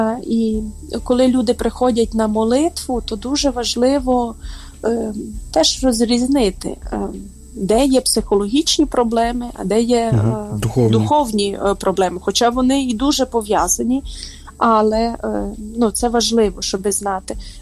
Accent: Zakarpattia Oblast, Ukraine; бо знають, що я із Закарпаття.

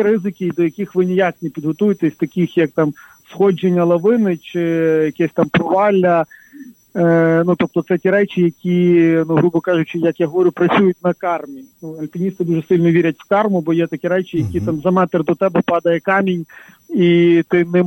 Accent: Lviv, Lviv Oblast, Ukraine; Ну, я, як справжній львів'янин, не зміг витримати такого жорсткого підколу і сказав, що я йду з вами.

